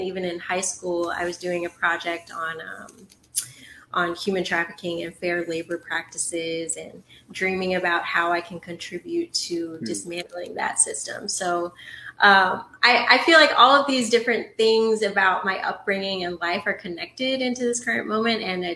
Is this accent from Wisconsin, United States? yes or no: no; Cincinnati, Ohio, United States; Yeah, so I grew up in Cincinnati all my life, spent in Cincinnati, Ohio.